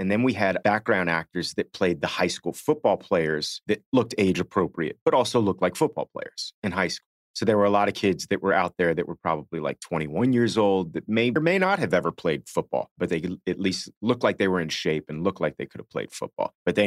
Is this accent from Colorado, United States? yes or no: no; Miami, Florida, United States; I grew up in Miami, and back in the day, the University of Miami was like the best college football team in the country.